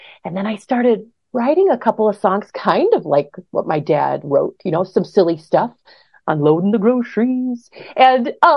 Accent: Brooklyn Center, Minnesota, United States; Well, I grew up in Brooklyn Center, and my mom and dad are both very musical.

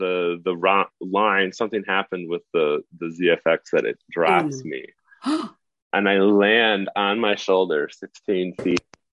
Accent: Medford, Minnesota, United States; I grew up in Medford, as I said

